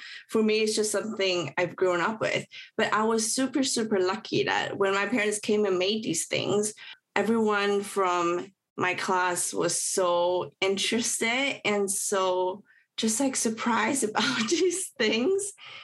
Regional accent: Switzerland; So I like grew up in Switzerland and I spent there like 10 years of my life. Growing up in Switzerland as an immigrant is the same as everyone else, you know, growing up in a foreign country.

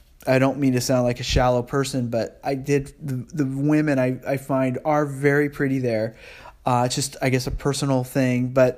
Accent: United States; I'm an American, and probably they think money.

